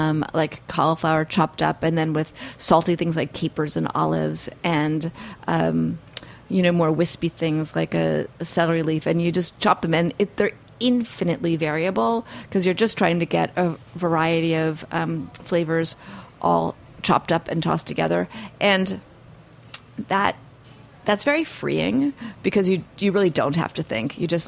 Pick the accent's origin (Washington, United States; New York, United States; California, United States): New York, United States; New York City; I don't drive because I grew up in New York City.